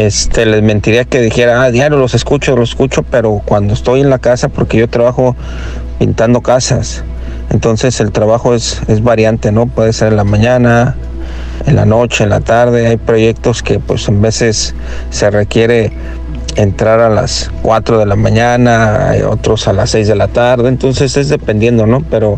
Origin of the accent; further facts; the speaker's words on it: Guadalajara, Jalisco, Mexico; pasaban en Guadalajara, yo soy de Guadalajara, en 93, creo, 94